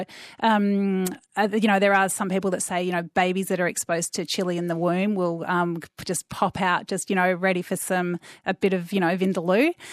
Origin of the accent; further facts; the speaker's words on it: Australia; growing up in Australia these days, you do get exposed to so much food from different places